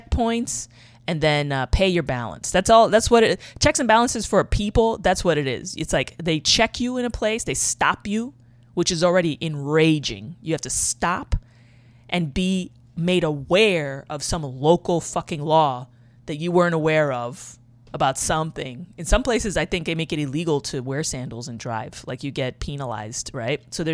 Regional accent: New York City, New York, United States; I've never driven a car in my life. I grew up in New York City, okay?

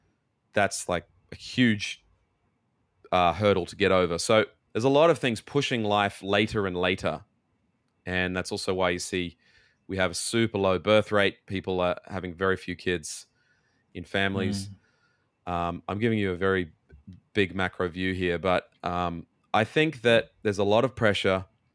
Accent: Australia; moved away; some things definitely in our culture here, some things happen a lot later than what I experienced growing up in Australia. Like I'd moved out of home at the age of 18 in Australia.

